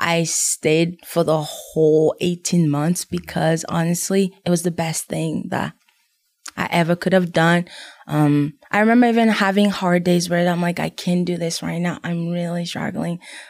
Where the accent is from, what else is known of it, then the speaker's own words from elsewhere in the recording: Kentucky, United States; So I'm from Kentucky, but originally from Africa. I have 5 siblings, including myself. My whole family live in Kentucky. I'm here in Utah, going to BYU